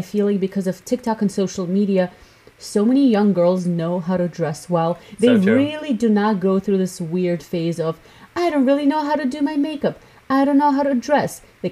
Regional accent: Latvia; English is a second language; This just reminds me of when I was growing up in Latvia, and, like, obviously all the Eastern European girls and, like, European, like, Latvian girls, they like to dress up a lot.

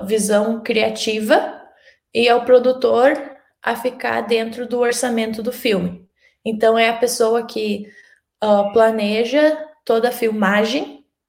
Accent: Santo Ângelo, Rio Grande do Sul, Brazil; now in Los Angeles, United States; sou de Santo Ângelo. Hoje eu moro em Los Angeles, cidade irmã de Santo Ângelo, e eu faço cinema.

